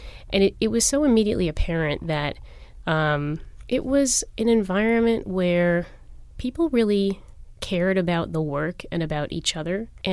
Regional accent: New York, United States; now in Philadelphia, United States; I'm actually a New York native.

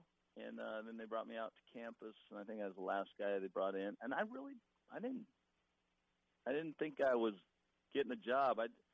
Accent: the West, United States; I was born and raised in the West. I'd gone to college out there. All my contacts were out there.

